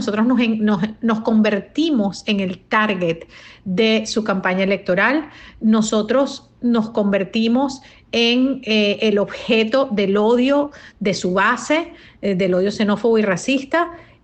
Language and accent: Spanish; Venezuela; Esas son las preguntas que nos hacemos como venezolanos.